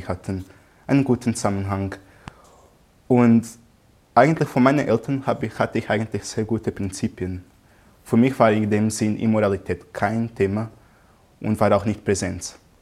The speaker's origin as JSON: {"language": "German", "country": "Angola", "said": "Und ich komme aus Angola und eigentlich war es so, dass meine Kindheit sehr schön war."}